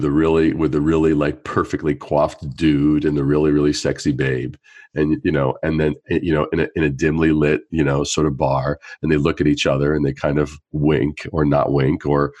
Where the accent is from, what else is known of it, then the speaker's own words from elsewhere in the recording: Canada; because I'm Canadian.